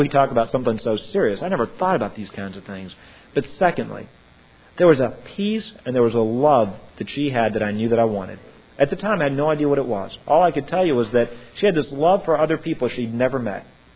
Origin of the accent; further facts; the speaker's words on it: Louisiana, United States; I was born and raised in Louisiana. I haven't met any perfect people yet.